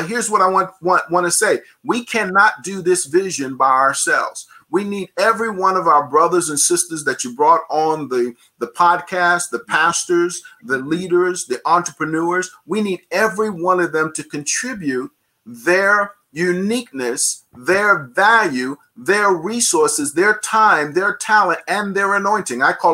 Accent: New York City, New York, United States; Well, for me, Patrice, and growing up in New York, and I shared this story, many people think New York is a melting pot.

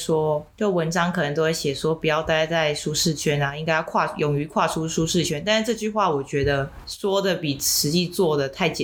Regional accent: Taipei, Taiwan; now in United States; 我又是从台北来的，大众交通工具这么方便，我不需要有车，我想去哪就蛮方便都可以去。那搬来北加州之后呢

